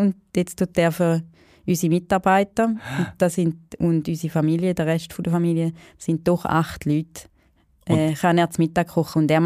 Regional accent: Schaffhausen, Switzerland; bei uns in Schaffhausen sagt man dünne

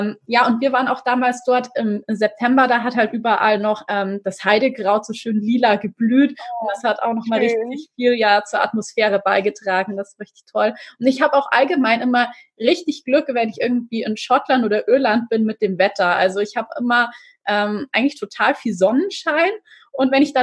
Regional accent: Regensburg, Bavaria, Germany; Also ich bin ja aus Regensburg

